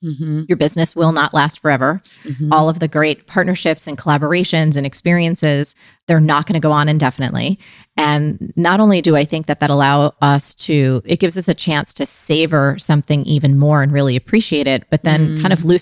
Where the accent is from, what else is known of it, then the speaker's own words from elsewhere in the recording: New Jersey, United States; So as a kid, I grew up in New Jersey. We had plastic covered couches because that's what you do when you don't want any stuff spilled on your couch